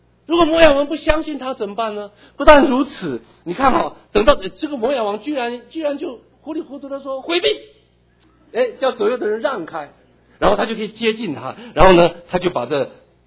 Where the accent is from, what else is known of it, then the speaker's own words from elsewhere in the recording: Fujian, China; 我是福建人，我不是卞雅明的后代